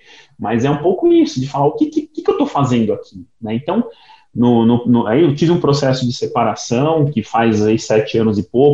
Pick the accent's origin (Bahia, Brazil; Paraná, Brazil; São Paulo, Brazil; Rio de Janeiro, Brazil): São Paulo, Brazil; São Paulo, sou paulistano. E, enfim, estudei em colégios normais